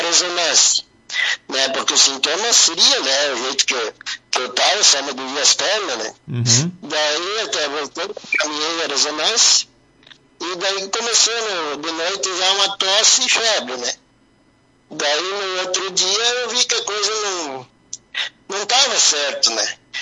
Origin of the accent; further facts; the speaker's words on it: Rodeio Bonito, Rio Grande do Sul, Brazil; now in Boa Vista do Sul, Brazil; Eu moro na sede de Boa Vista do Sul já há 27 anos. Eu sou natural de Rodeio Bonito. Mas já há 27 anos que a gente... Eu moro aqui, eu e meu irmão também, a gente veio junto.